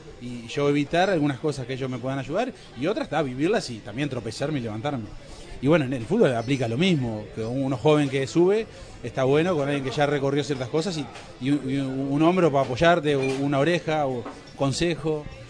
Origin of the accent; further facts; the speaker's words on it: Uruguay; Yo creo que somos todos uruguayos que estábamos en Sudáfrica